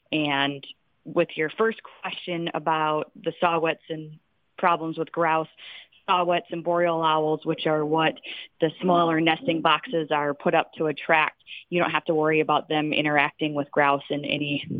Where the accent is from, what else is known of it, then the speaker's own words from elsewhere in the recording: Wisconsin, United States; growing up in Wisconsin, we had wood duck boxes out